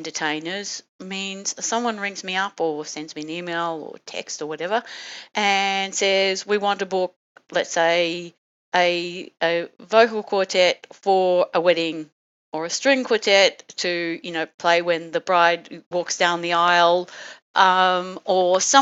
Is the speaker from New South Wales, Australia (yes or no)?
no; Brisbane, Queensland, Australia; also born or lived in Germany; And then my mum came over to rescue me and brought me back to Brisbane, to my hometown. And that's where I landed and end up buying a house here.